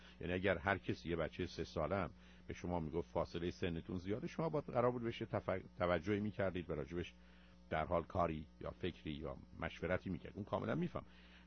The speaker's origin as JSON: {"language": "Persian", "country": "Iran", "tie": "born or raised there", "said": "ایرانی است که در ایران متولد شدم و زندگی کردم و بزرگ شدم."}